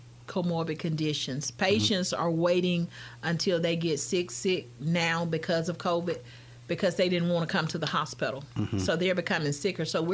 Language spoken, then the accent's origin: English; Morgan City, Mississippi, United States; I'm from Morgan City